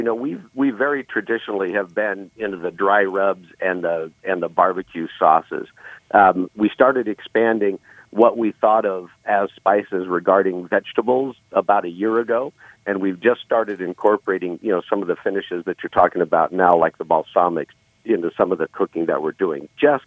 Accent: Santa Maria, California, United States; Well, I grew up in Santa Maria, which is kind of considered the home of tri-tip cooking in the United States.

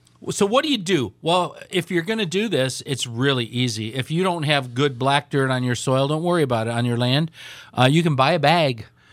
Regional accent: United States; Because I'm an American.

